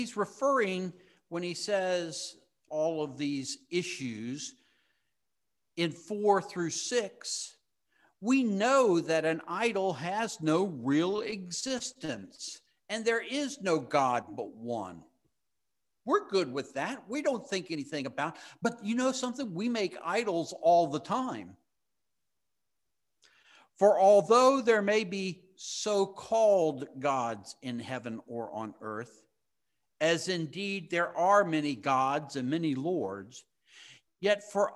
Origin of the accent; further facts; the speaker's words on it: Virginia, United States; Growing up in Fairfax County … a family that was well known throughout the county because of its service to the community, I couldn't get away with anything.